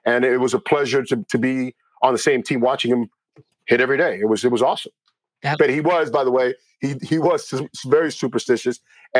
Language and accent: English; Miami, Florida, United States; I grew up in Miami, Florida. The only games that you see in Miami are generally just Yankee games.